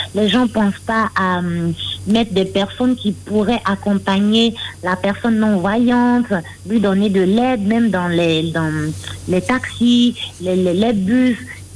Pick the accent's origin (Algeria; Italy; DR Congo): Italy; il faut dire que j'ai eu la chance de pouvoir faire mon enfance en Italie.